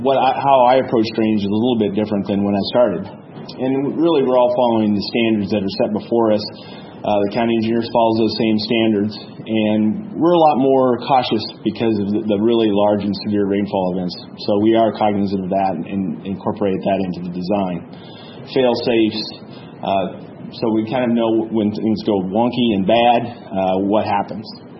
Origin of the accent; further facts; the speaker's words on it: Grinnell, Iowa, United States; I grew up in Grinnell. Very similar looking ground to this. When I grew up, we had 250 cows and very similar property